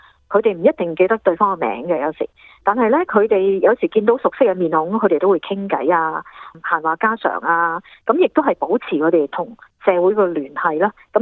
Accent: China; 即係我哋中國人都有呢個美德嘅

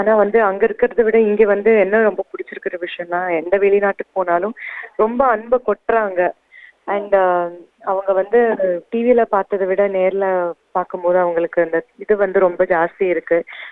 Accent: Hyderabad, Telangana, India; நான் வந்து ஹைதராபாத்ல தான் பிறந்து வளர்ந்தேன். ஸோ அதனால வந்து எனக்கு தமிழ் தெலுங்கும் தெரியும்.

